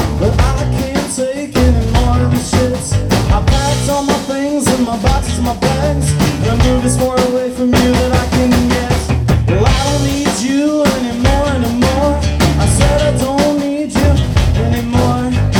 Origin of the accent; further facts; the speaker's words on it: Chicago, Illinois, United States; we're from Chicago.